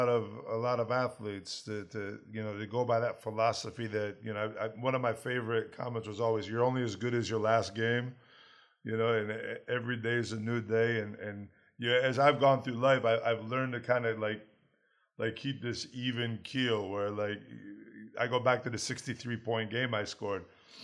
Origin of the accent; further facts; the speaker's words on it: Rochester, New York, United States; right across the border from Toronto, right across the border from where I was born and raised in Rochester.